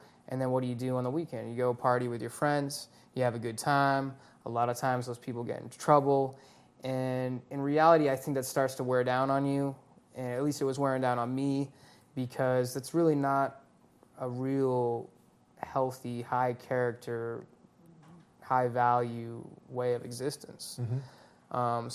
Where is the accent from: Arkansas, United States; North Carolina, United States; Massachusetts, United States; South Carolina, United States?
Massachusetts, United States; North Andover; I grew up in Massachusetts, went to high school in North Andover, Mass. Ended up at Colorado State University.